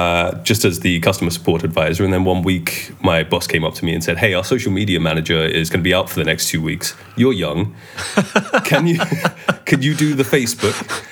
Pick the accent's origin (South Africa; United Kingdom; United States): United Kingdom; Gillingham, South East England; Yes, I am indeed. Yeah, I was born in Gillingham.